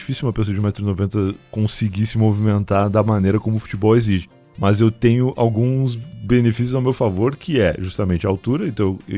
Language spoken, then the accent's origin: Portuguese; Rio Grande, Rio Grande do Sul, Brazil; É, e pelo menos em Rio Grande, né, onde eu cresci.